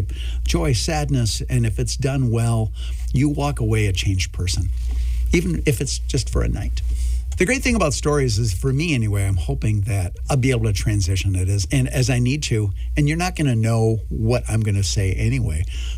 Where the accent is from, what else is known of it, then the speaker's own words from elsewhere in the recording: Bagley, United States; And so I'm going to talk about what it's like growing up in Bagley, this small little town.